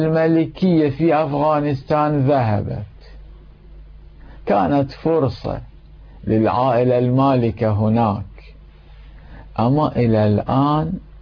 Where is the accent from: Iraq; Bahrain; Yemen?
Iraq; Karbala, Karbala Governorate; كان عندنا في كربلاء المقدسة شخص يوميا يذهب إلى حضرة الإمام الحسين عليه السلام